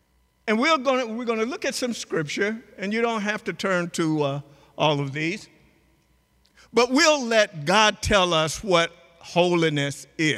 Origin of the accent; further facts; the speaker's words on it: the South, United States; And growing up in the South as a little black boy, some said, he's not even human.